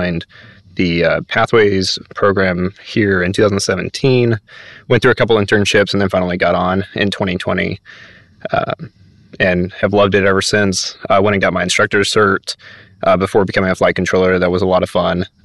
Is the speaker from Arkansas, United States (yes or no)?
no; San Antonio, Texas, United States; I grew up in San Antonio, so not too far away